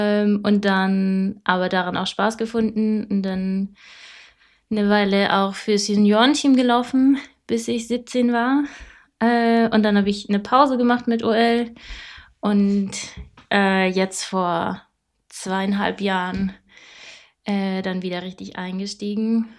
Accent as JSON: {"language": "German", "town": "Dresden", "region": "Saxony", "country": "Germany", "tie": "born or raised there", "said": "ich bin in Dresden aufgewachsen. Und auch seitdem ich 7 bin, laufe ich für TU."}